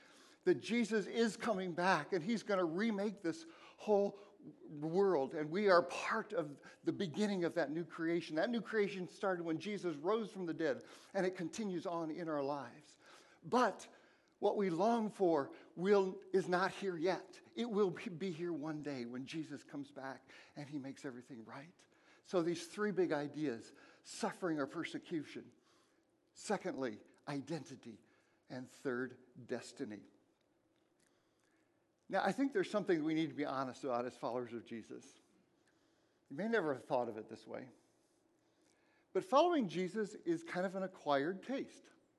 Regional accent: Japan; now in Portland, United States; I hated coffee growing up. I grew up in Japan. I grew up liking green tea, black tea.

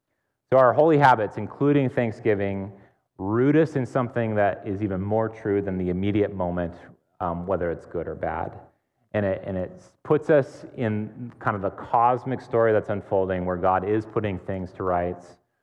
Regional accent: Tacoma, Washington, United States; moved away as an adult; I grew up in Tacoma, and I moved to Portland to go to college.

